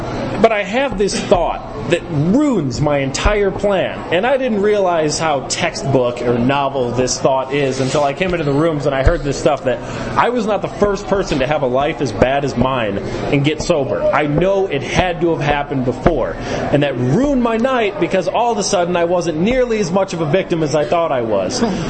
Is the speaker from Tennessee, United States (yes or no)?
no; Chicago, Illinois, United States; moved away; I grew up in Chicago. I left. It was hard to stay.